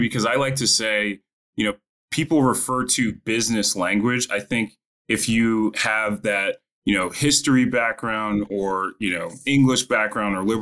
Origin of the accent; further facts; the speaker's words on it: Nashua, New Hampshire, United States; Yeah, so I grew up in a small town in New Hampshire, in Nashua, New Hampshire, about 45 minutes outside of Boston.